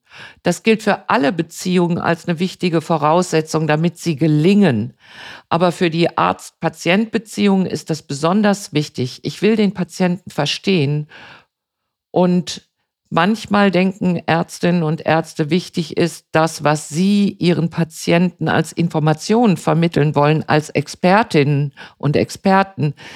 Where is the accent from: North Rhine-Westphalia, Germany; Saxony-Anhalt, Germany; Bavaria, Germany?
North Rhine-Westphalia, Germany; Herne; meine Kollegin aus meinem Heimatort Herne, auch Hausärztin